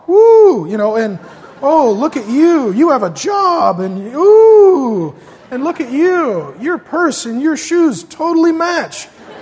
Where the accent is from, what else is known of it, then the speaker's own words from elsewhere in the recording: SeaTac, Washington, United States; I grew up mainly around SeaTac, but before that, when I was real little, we lived in a neighborhood closer to White Center.